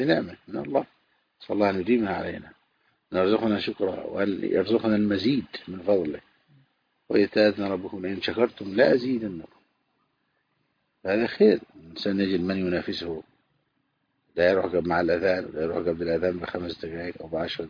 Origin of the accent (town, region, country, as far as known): Egypt